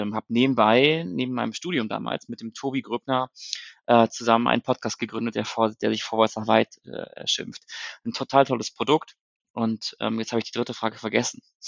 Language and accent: German; Hanover, Lower Saxony, Germany; now in Hamburg, Germany; ich bin 30 Jahre alt, komme gebürtig aus Hannover, lebe jetzt seit einem Jahr in Hamburg, bin quasi der Heimatstadt so ein bisschen entflohen